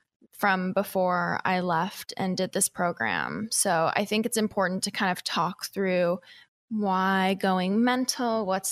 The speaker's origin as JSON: {"language": "English", "town": "Seattle", "region": "Washington", "country": "United States", "tie": "born or raised there", "said": "So I grew up in Seattle, Washington. I come from a little bit of a blended family. My mom was actually from Mongolia and my dad is from Seattle."}